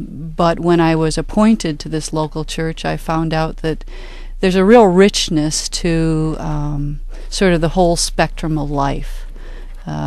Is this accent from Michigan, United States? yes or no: yes; Royal Oak, Michigan, United States; also born or lived in Detroit; we grew up here in Detroit until I was about in junior high, and then went to Royal Oak and finished growing up there.